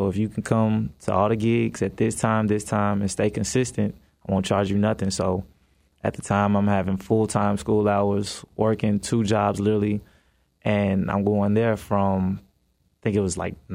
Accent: Chicago, Illinois, United States; I actually, when I was younger, I'm from Chicago.

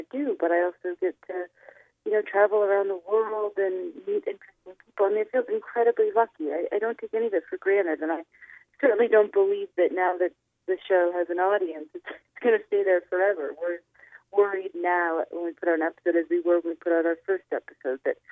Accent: Chicago, Illinois, United States; Well, I grew up in Chicago. My father was in radio, and I grew up around a lot of, like, the greatest kind of radio people

